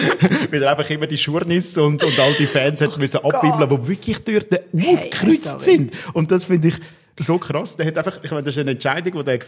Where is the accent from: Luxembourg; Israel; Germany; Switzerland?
Switzerland; Baden, Aargau; Und darum weiss man natürlich so als Badener